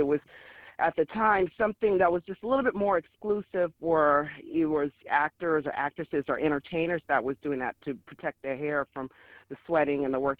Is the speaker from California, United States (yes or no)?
no; Anchorage, Alaska, United States; Yes, born and raised in Anchorage, Alaska. My parents came up in the 70s, started in Delta Junction, came to Anchorage.